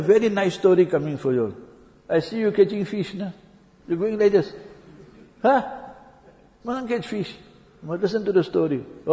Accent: South Africa; I'm a South African. I'm not a Pakistani. You guys think we're Pakistani. We're not Pakistani. I'm South African.

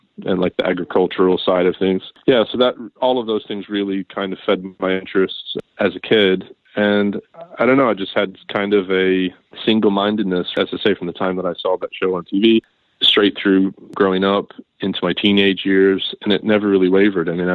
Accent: Elizabethtown, Kentucky, United States; born there; I'm American. I didn't grow up in England. I was born in Elizabethtown, Kentucky.

